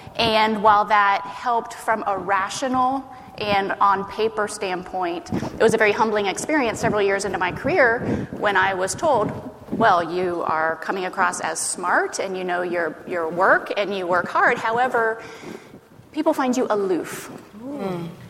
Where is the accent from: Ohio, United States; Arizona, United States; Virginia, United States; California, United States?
Ohio, United States; I'm from Ohio, too.